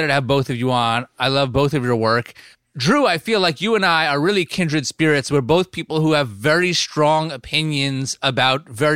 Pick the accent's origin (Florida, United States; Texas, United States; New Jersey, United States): New Jersey, United States; And originally hailing from the great state of New Jersey, my home state as well